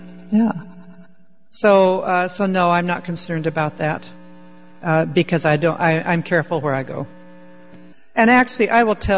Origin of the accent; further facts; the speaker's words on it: Spokane, Washington, United States; I grew up in Spokane anyway, so I already got my dose, you know, as a downwinder.